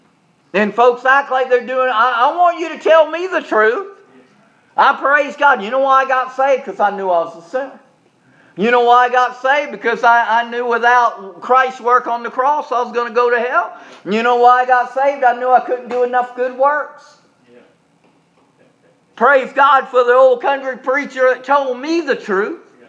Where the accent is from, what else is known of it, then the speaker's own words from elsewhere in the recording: Charleston, United States; I remember that being a big deal as I was growing up in Charleston.